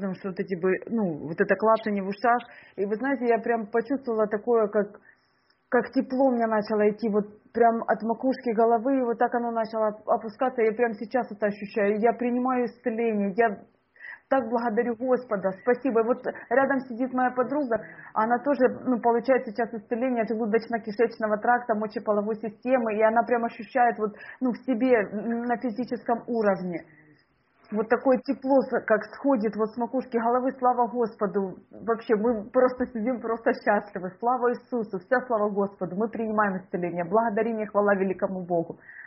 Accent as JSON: {"language": "Russian", "town": "Kryvyi Rih", "region": "Dnipropetrovsk Oblast", "country": "Ukraine", "said": "я из Украины, город Кривой Рог."}